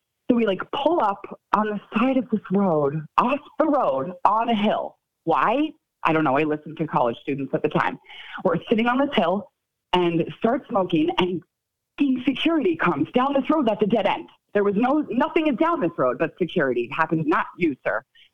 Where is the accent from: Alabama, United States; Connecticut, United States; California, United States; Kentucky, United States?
Connecticut, United States; I grew up in Connecticut.